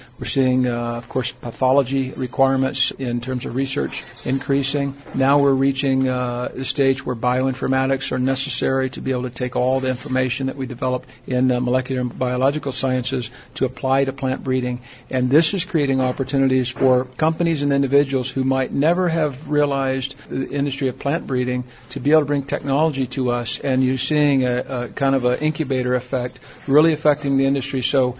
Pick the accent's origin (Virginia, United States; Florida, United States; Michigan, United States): Florida, United States; Frostproof; now in Lyon, France; with HM Close. I live in Lyon, France, and I hail originally from Frostproof, Florida.